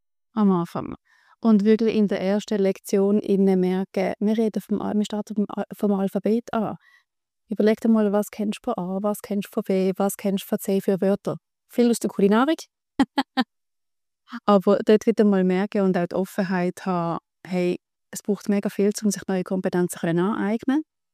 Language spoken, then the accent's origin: German; Basel, Basel-Stadt, Switzerland; Ich bin von Basel, wie man es wahrscheinlich hört.